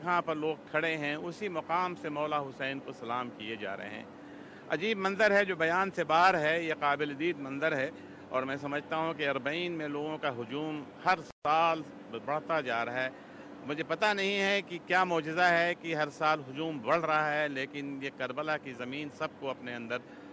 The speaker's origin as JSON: {"language": "Urdu", "country": "Pakistan", "said": "میں پاکستان کا رہنے والا ہوں، کراچی میں میری رہائش ہے، لیکن میں دبئی میں کام کرتا ہوں، اور کراچی اور دبئی دونوں جگہ سے میرا تعلق ہے۔"}